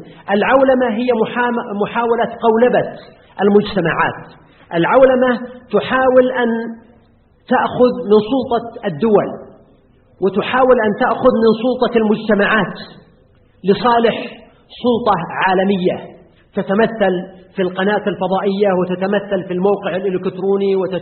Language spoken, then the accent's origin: Arabic; Al-Qassim, Saudi Arabia; الذي كان عندنا في القصيم، خسرناه في بريدة والقصيم